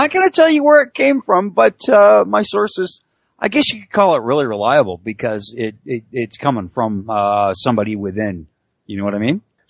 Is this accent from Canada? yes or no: yes; Canada; I'm that Canadian guy